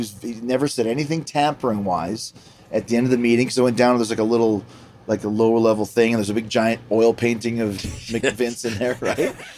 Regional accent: Winnipeg, Manitoba, Canada; I grew up in Winnipeg.

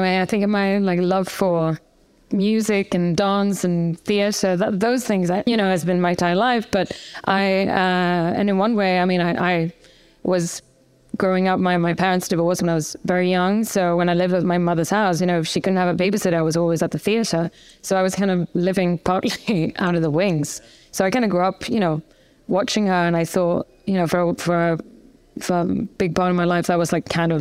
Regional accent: Gothenburg, Västra Götaland, Sweden; I was raised in Gothenburg, second biggest town in Sweden.

